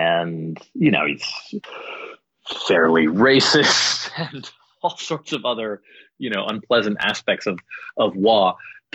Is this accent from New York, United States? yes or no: yes; White Plains, New York, United States; Yeah, White Plains, New York is where I grew up.